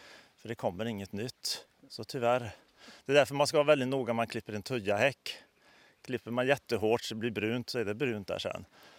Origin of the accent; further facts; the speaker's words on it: Gothenburg, Västra Götaland County, Sweden; Jag är ju från Göteborg